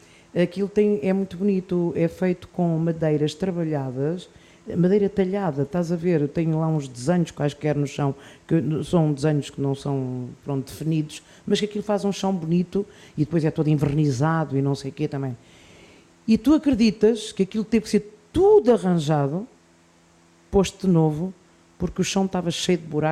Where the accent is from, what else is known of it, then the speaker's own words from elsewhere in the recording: Portugal; Não, eu sou portuguesa, pelo amor de Deus